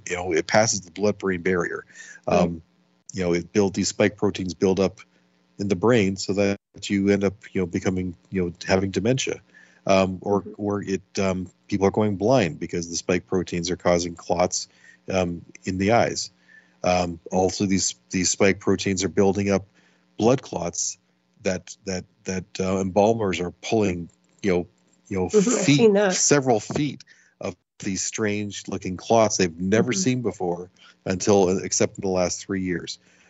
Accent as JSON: {"language": "English", "town": "Buffalo", "region": "New York", "country": "United States", "tie": "born there", "said": "No. I was born in Buffalo, New York."}